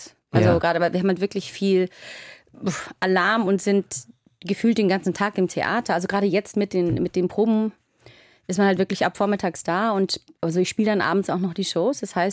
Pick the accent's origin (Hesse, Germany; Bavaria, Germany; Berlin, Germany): Bavaria, Germany; Also ich bin ja ursprünglich in Oberfranken aufgewachsen.